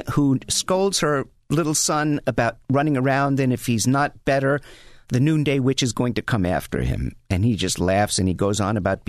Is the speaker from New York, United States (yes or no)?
yes; New York City, New York, United States; Yeah, I grew up in New York City.